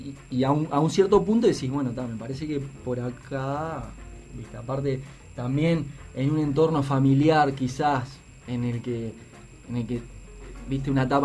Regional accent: Montevideo, Uruguay; soy más de Montevideo que, no sé, viste, que el Faro de Punta Carreta

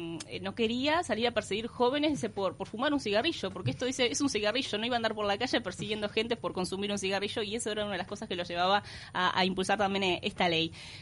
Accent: Uruguay; ¿por qué somos uruguayos y a veces hacemos las cosas al revés?

